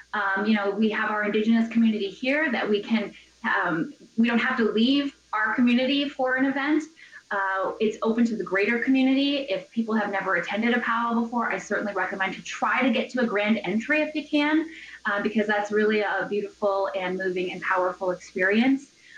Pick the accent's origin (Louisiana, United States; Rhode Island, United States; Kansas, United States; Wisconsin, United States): Wisconsin, United States; Wausau; I grew up in Wausau. And then and when I was growing up, there was a local powwow